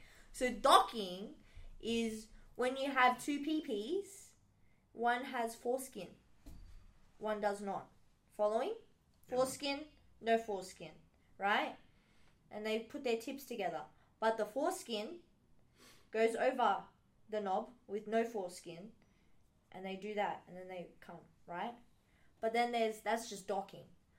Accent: Penrith, New South Wales, Australia; now in Broadmeadows, Australia; I'm from Western Sydney. I'm from Penrith.

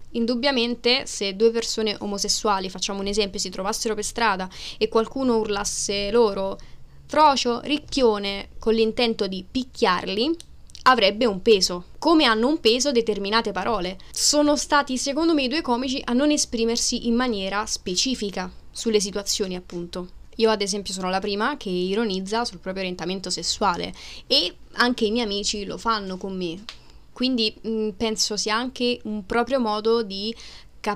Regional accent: Naples, Campania, Italy; Io provengo da Napoli e per me è sempre stato un problema dire da dove venissi

